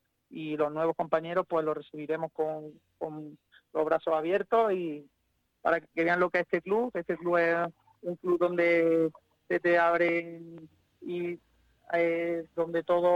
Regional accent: Puente Genil, Andalusia, Spain; yo soy de aquí, de Puente Genil. Es un reto el continuar una temporada más defendiendo mi pueblo

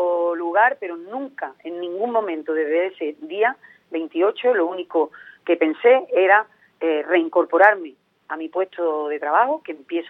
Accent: Archidona, Andalusia, Spain; mi pueblo, el pueblo de Archidona, pues me ha colocado desde el primer día

